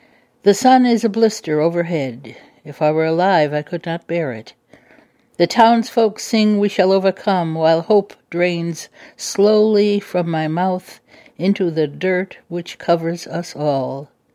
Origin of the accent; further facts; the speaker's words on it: United States; I'm an American poet.